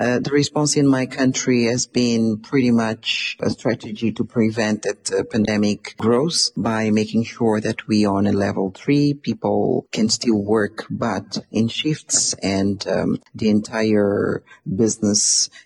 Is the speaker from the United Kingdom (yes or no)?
no; Maputo, Mozambique; I'm from Mozambique. I'm in a city called Matola, which is the industrial capital of Mozambique.